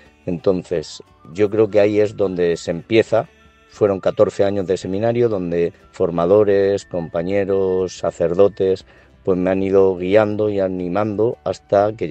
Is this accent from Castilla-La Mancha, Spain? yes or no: yes; Puertollano, Castilla-La Mancha, Spain; Nací el 21 de octubre de 1977 Me ordené el 29 de marzo del 2003. Soy de Puerto Llano.